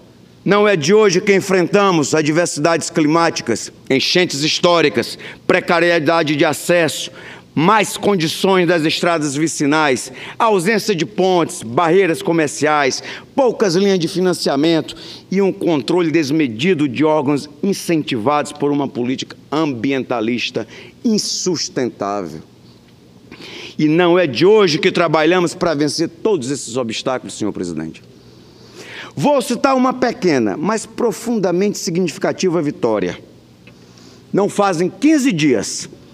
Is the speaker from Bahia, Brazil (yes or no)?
no; Cruzeiro do Sul, Acre, Brazil; Pucallpa a Cruzeiro do Sul, minha cidade natal.